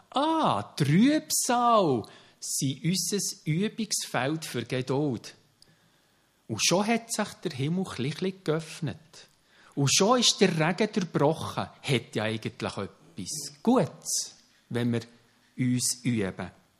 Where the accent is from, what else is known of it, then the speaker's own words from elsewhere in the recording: Switzerland; Mich kann natürlich auch als Schweizer sowieso sehr gut verdrängen.